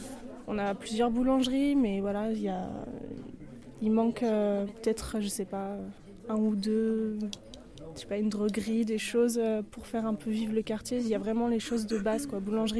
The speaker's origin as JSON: {"language": "French", "town": "Chambéry", "region": "Auvergne-Rhône-Alpes", "country": "France", "lives_now": "Grenoble, France", "said": "Je viens de Chambéry, donc Grenoble pour moi c'était un peu une grande ville."}